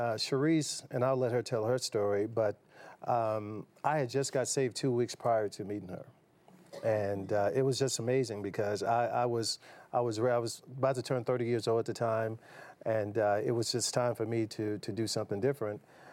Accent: Dallas, Texas, United States; And growing up here in Dallas, born and raised in Church of God in Christ, you know, I was taught how to live and how to do things right. But the further I got away from Dallas, seems like the further I got away from God.

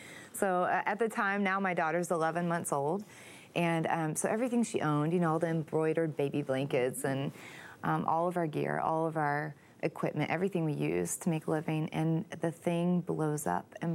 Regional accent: Texas, United States; I'm from Texas

